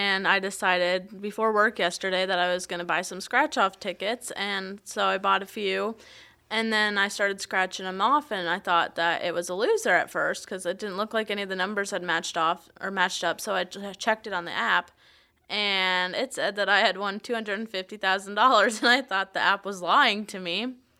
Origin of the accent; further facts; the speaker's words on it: Minnesota, United States; And then I'm originally from Minnesota, so I called my best friend from there and I told her, and she's like, no way.